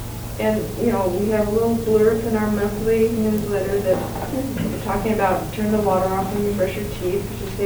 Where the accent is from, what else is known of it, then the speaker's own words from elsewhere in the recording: Bremerton, Washington, United States; from Bremerton, Washington.